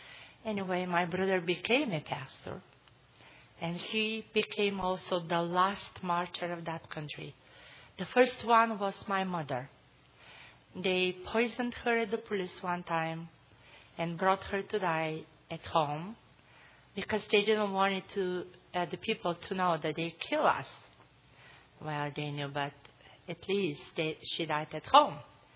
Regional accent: Bulgaria; I grew up in Bulgaria. I grew up persecuted.

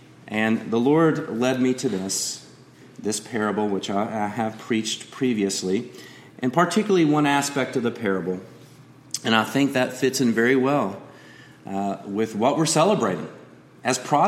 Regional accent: Roanoke, Virginia, United States; I'm from Roanoke, Virginia area.

